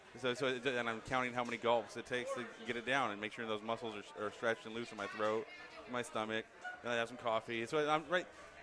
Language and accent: English; California, United States; people automatically think I'm a New Yorker. But I'm California.